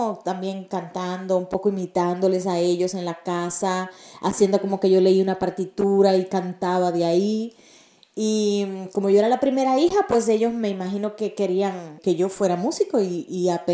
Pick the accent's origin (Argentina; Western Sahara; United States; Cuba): Cuba; born there; moved away as an adult; also born or lived in Ecuador; yo nací en Cuba, pero a los 20 años yo me mudé para Ecuador. Estuve en Ecuador viviendo pues 27 años y hace unos 8 o 9 años que estamos aquí.